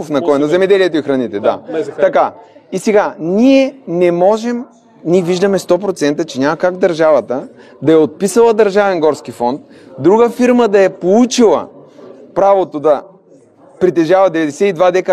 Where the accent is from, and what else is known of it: Gorna Oryahovitsa, Veliko Tarnovo Province, Bulgaria; born or raised there